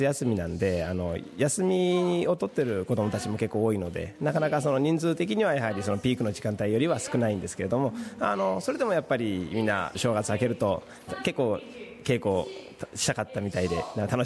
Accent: Sydney, New South Wales, Australia; also born or lived in Japan; 生まれは日本なんですけど、4つの時にこっち来たんで、もう基本的に物心ついたらシドニーでしたね。

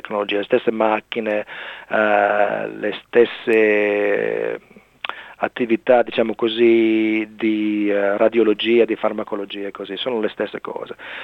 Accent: Reggio Emilia, Emilia-Romagna, Italy; moved away as an adult; now in Australia; Io sono nato a Reggio Emilia, in vicino a Parma, no? E sono cresciuto in Italia, poi sono venuto qua a studiare all'università e sono rimasto qua

